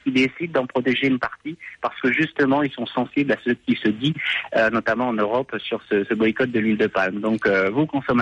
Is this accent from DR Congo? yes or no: no; France; now in Indonesia; parce que je suis français